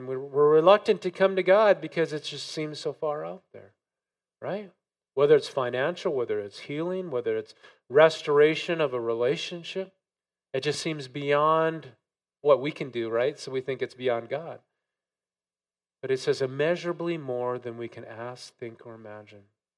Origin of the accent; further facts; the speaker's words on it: North Dakota, United States; accent: northern; North Dakota. Okay, North Dakota, there, does that help you out there? Do I sound a little, get back my northern accent a little bit?